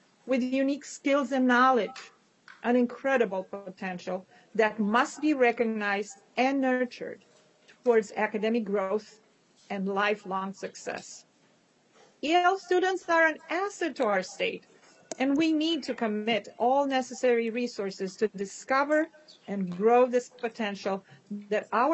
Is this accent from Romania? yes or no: yes; Romania; moved away as an adult; when I arrived from my home country, Romania, I had a college education and strong English language skills